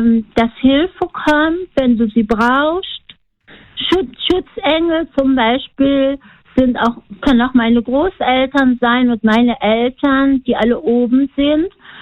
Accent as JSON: {"language": "German", "region": "North Rhine-Westphalia", "country": "Germany", "moved": "yes", "lives_now": "Filderstadt, Germany", "said": "Ich komme aus dem Münsterland."}